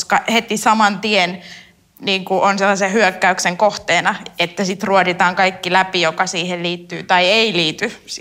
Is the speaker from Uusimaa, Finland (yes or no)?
yes; Espoo, Uusimaa, Finland; koska mä oon Espoosta kotoisin tai syntyisin